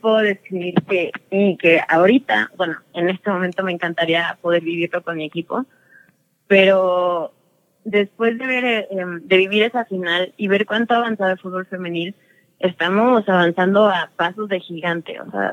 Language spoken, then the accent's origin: Spanish; Toluca, State of Mexico, Mexico; yo nací aquí en Toluca y aquí vivo desde que tengo memoria.